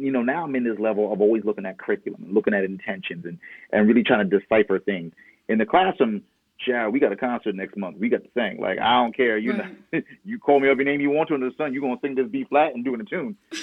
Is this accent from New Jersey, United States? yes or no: yes; New Jersey, United States; Even growing up in New Jersey, living in the suburbs, you know, it's been rough.